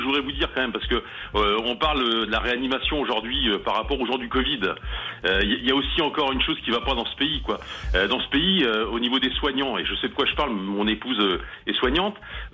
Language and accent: French; Nouvelle-Aquitaine, France; now in Nancy, France; Moi, je suis de Charente-Maritime, moi.